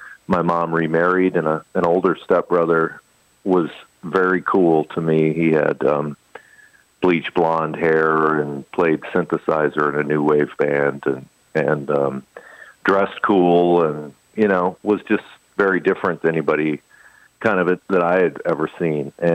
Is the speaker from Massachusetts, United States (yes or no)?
no; Michigan, United States; And I was just from Michigan, and what did I really have to say?